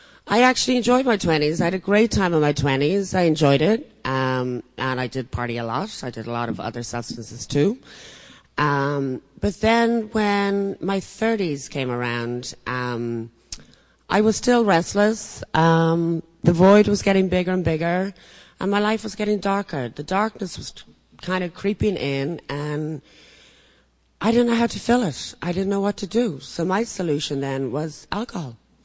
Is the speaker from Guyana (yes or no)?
no; Dublin, Leinster, Ireland; I grew up in Dublin, Ireland. I was the youngest girl with siblings, 5 siblings.